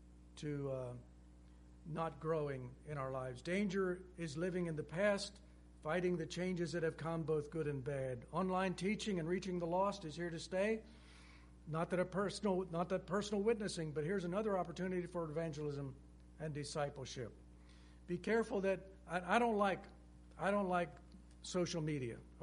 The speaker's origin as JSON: {"language": "English", "town": "Lititz", "region": "Pennsylvania", "country": "United States", "said": "I come from Mennonite family, the Amish area. In near Lititz, Lancaster County, they won't have cars."}